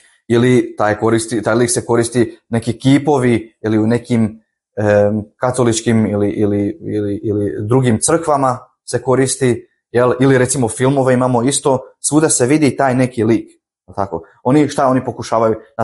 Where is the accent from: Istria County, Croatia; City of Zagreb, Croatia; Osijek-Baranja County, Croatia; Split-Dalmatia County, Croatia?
Osijek-Baranja County, Croatia; Jer ja sam iz Slavonije, ja sam iz Osječko-baranjske županije, kod Osijeka